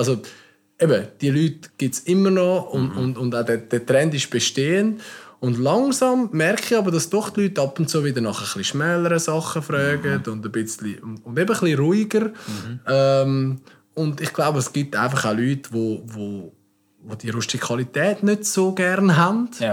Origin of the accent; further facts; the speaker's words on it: Switzerland; Ist natürlich bei uns in der Schweiz dann eine Preisfrage